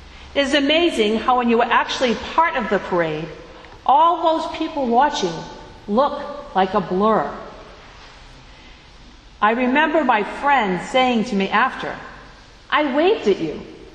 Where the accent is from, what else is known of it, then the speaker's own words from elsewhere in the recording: Woonsocket, Rhode Island, United States; Growing up, I remember the big parades that would march down Main Street in my hometown of Woonsocket.